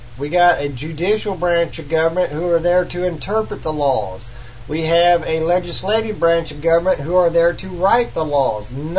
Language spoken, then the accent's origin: English; United States; As an American, I love all these nations out here.